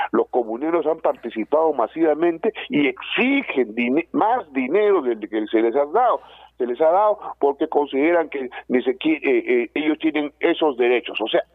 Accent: Cusco, Peru; como en mi tierra, en el Cusco

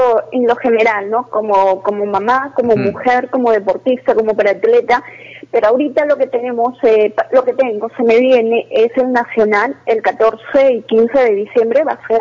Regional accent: Arequipa, Peru; yo soy de Arequipa ya

